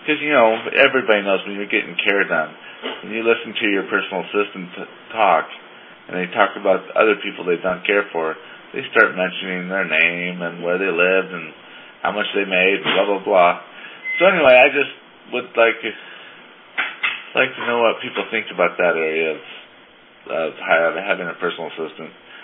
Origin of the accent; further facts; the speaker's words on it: Washington, United States; And so I was wondering if I'm from Washington State as well